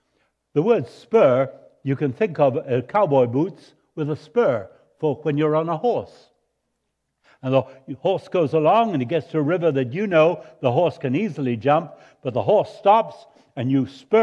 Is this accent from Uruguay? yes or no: yes; Montevideo, Uruguay; born there; accent: Spanish; English is a second language; I came to Christ in Buenos Aires, Argentina. I was born in Uruguay, Montevideo. I speak Spanish and English with an accent.